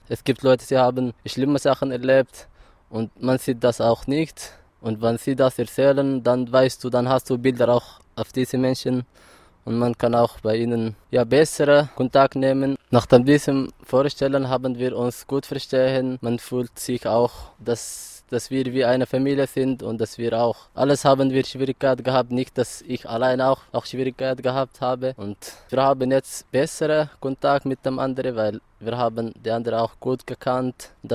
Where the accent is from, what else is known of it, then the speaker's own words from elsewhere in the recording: Eritrea; German is a second language; now in Switzerland; ich komme aus Eritrea, ich bin seit 4 Jahren in der Schweiz.